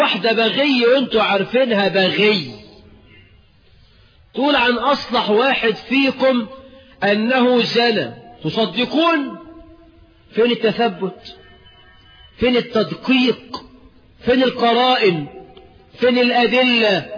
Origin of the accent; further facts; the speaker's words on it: Egypt; أنا عارف مصريين كويس، أنا مصري